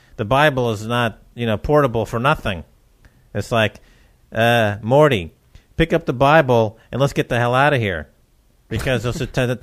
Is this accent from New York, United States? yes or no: yes; New York, United States; You know, I grew up in New York surrounded by Jews.